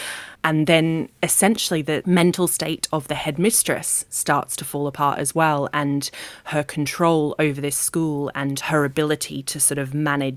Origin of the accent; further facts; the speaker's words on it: Australia; You may be able to tell from my accent, some days it's stronger than others. I grew up in Australia